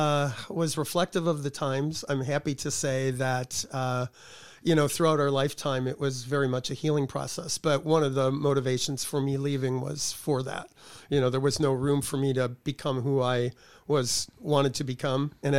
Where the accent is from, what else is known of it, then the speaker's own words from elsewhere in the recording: Detroit, Michigan, United States; born there; I was born in Detroit, Michigan.